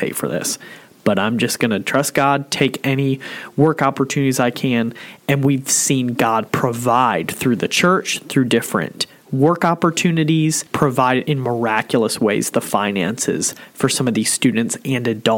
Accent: Dunn, North Carolina, United States; and we're from Dunn, North Carolina, where, you know, I don't even have a stoplight at all to get to work.

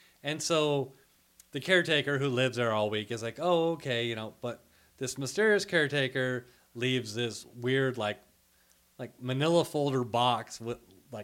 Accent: Los Angeles, California, United States; you know, for people raised in the city, like me for the most part, sure. I was raised in Los Angeles.

